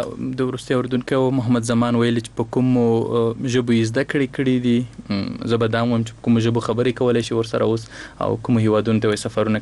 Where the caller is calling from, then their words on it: Afghanistan; فاریاب نه